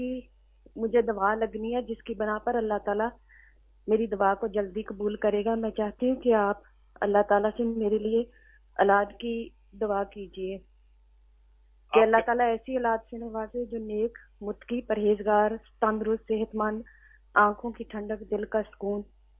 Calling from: England, United Kingdom; میں انگلینڈ سے بول رہی ہوں

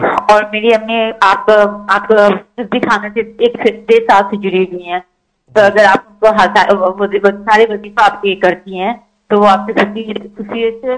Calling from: Hong Kong; جی میں Hong Kong سے بات کر رہی ہوں.

